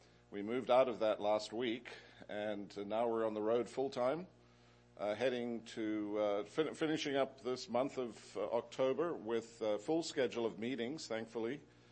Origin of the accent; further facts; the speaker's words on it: South Africa; also born or lived in Zimbabwe; Well, as you know, I am a South African. I was born in the country of Rhodesia, Zimbabwe as it is today. I'm a fifth generation colonial African. My ancestors are of German and British origin.